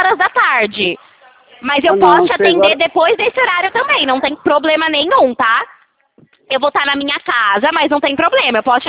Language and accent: Portuguese; Itatiba, São Paulo, Brazil; Eu sou daqui de São Paulo, de Itatiba.